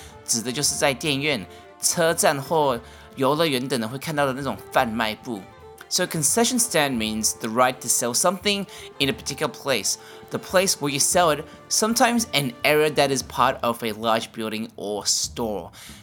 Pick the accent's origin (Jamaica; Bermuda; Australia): Australia; when I grew up in Australia, we only had salted or buttered popcorn.